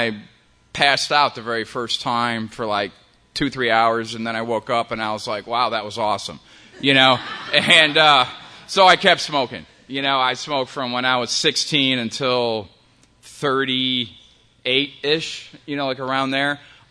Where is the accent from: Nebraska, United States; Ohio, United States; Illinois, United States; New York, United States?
New York, United States; Rochester; So I had a normal childhood. I'm from Rochester, New York. It's, it's a long way from here